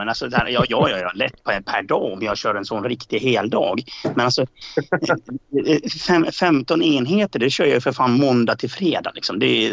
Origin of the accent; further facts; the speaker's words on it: Dalarna County, Sweden; Jag har ju varit hemma i Dalarna.